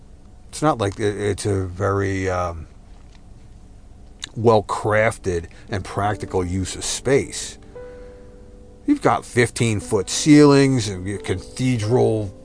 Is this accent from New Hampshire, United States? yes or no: no; New Jersey, United States; It actually reminds me of the flea market that I grew up with up in Jersey.